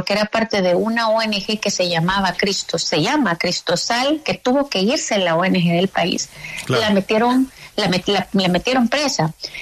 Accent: El Salvador; Entonces, ahorita llevamos como salvadoreños en la prórroga número 42 del régimen de excepción

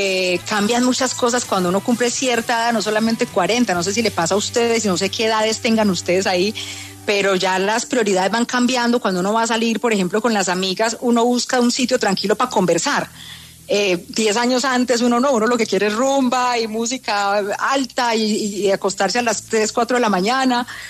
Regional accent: Antioquia, Colombia; siendo muy paisa, muy colombiana, y que a nosotras las colombianas nos enseñan primero a desfilar que a caminar.

